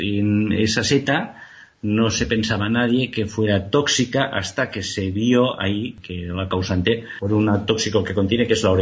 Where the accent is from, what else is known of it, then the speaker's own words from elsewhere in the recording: Catalonia, Spain; Mira, en mi tierra, aquí en Cataluña, hicieron un programa